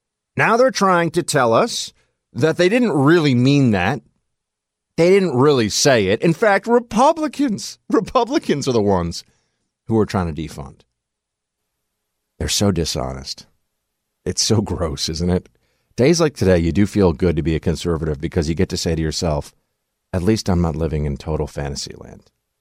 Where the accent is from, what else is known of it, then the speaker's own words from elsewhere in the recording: New York City, New York, United States; born there; So New York City. I was born in New York City. I know this place very well.